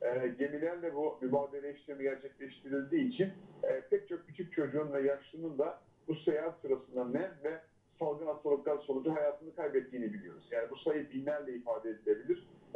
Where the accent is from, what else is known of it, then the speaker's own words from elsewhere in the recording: İzmir, Turkey; Ben İzmir doğumluyum. İzmir'de doğdum, büyüdüm.